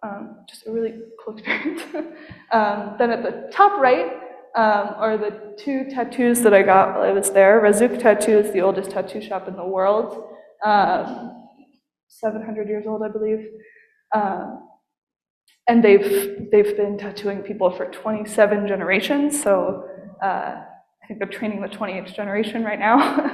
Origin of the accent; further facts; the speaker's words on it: Colorado, United States; And I'm from Colorado, so yeah, truly, truly amazing.